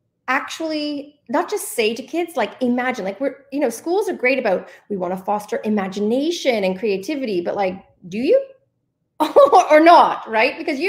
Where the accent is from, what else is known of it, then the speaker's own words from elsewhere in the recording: Canada; I grew up in Canada, but this happens everywhere.